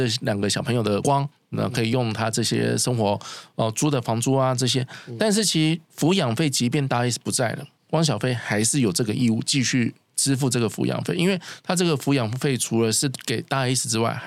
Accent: Taiwan; 来自台湾今年在北京过年的

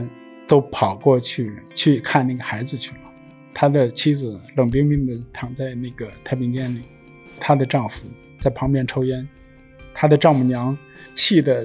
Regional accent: China; 我们中国人看病呢一般都是由家属决定这个病人的命运。

